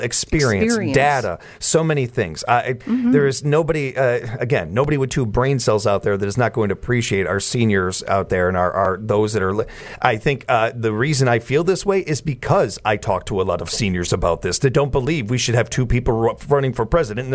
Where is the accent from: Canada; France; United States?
United States; Chicago, Illinois; I grew up in Chicago. I know politics.